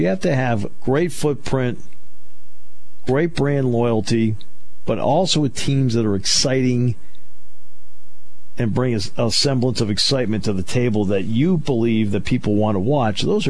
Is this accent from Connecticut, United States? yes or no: yes; Connecticut, United States; as I think people know, I grew up in Connecticut